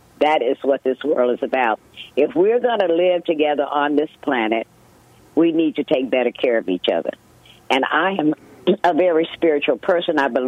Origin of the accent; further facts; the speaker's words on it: the South, United States; But I grew up in the South, so I am an exceptional cook.